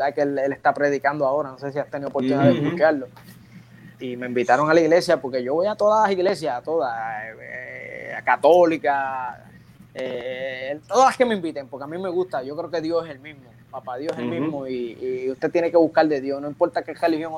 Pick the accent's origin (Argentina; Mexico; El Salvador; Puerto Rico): Puerto Rico; Ponce; cuando entras a Ponce, ese primer residencial que tú ves ahí a mano derecha, de ahí soy yo, de Residencial Pampa